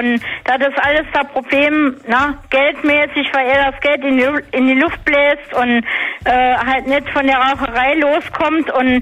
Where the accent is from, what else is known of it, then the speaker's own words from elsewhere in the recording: Saarland, Germany; Ich bin aus dem Saarland.